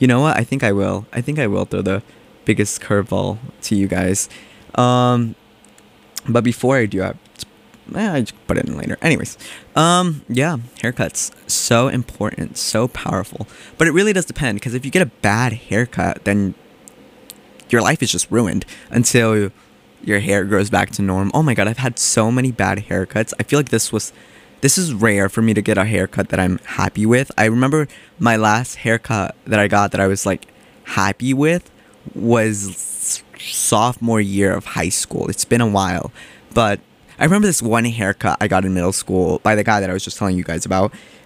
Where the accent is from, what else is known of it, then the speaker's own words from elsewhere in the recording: North Carolina, United States; now in Massachusetts, United States; I'm originally from North Carolina, so my barber from back home, we're tight, we're besties.